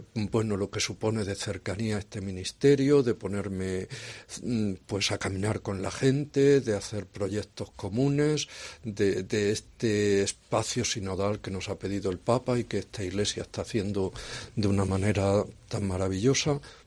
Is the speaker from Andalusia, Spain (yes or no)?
no; Region of Murcia, Spain; Bueno, mi tierra vive en la calle. Murcia es algo muy externo, porque prácticamente todo el invierno puedes comer en la calle, puedes.